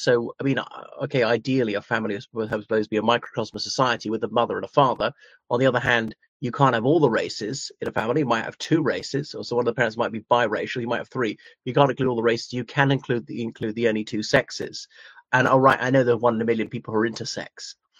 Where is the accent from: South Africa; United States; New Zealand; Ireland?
Ireland; from Ireland.